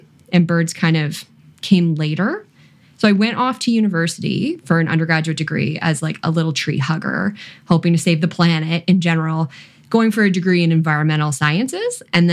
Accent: Ontario, Canada; now in Nova Scotia, Canada; I'm a Canadian, for starters. I grew up in Southern Ontario, and now I live in Nova Scotia on the east coast of Canada. And I landed in Nova Scotia when I moved to Halifax for grad school in 2011, and I never left.

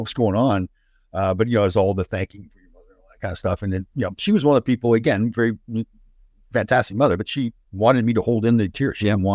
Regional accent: Brampton, Ontario, Canada; my hometown of Brampton

